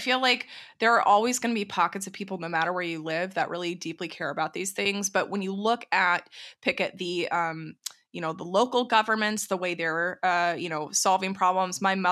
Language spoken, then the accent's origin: English; Texas, United States; You and I growing up in Texas, nobody was ever talking about this, right?